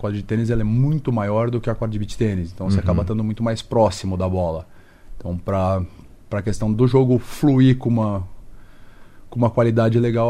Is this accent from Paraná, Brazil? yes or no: yes; Curitiba, Paraná, Brazil; moved away as an adult; now in Cascavel, Brazil; Isso, eu sou de Curitiba. Eu vim para cá no mês de junho do ano passado. Então faz um ano e pouquinho que eu já estou aqui.